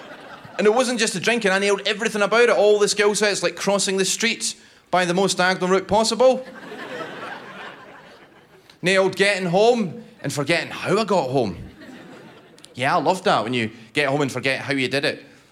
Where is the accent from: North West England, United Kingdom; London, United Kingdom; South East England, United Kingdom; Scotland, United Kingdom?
Scotland, United Kingdom; I'm Scottish, so I'm the token Scot on the bill this afternoon. I'm Scottish, but I don't drink alcohol, actually.